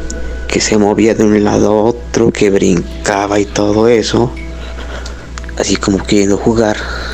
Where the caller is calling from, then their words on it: Xalapa, Veracruz, Mexico; de Jalapa, Veracruz.